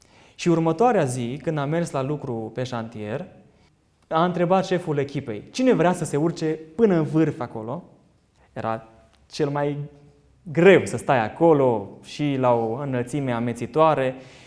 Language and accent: Romanian; Biertan, Sibiu County, Romania; de unde sunt eu, de la Biertan